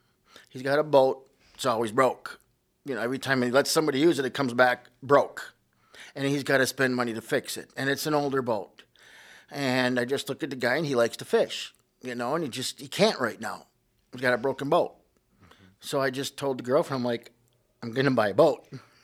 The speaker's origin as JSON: {"language": "English", "region": "Wisconsin", "country": "United States", "said": "I'm a nobody from Wisconsin, you know? And I'm like, holy man, I'm a hick from the backwoods."}